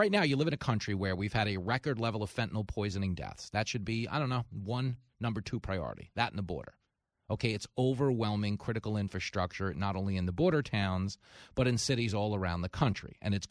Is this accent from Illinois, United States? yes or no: no; New York, United States; I grew up in New York.